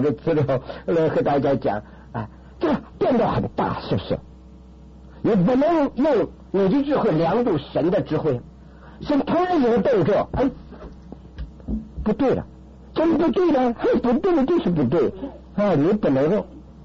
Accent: China; now in United States; 我记得我刚刚来美国，我觉得很羞耻，什么讲到钱呢 ？Make money 就是在羞耻。我们中国人听说这搞钱那个是肮脏的很

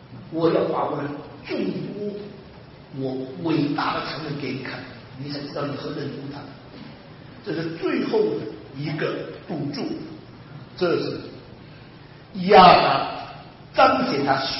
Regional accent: China; 我身为中国人

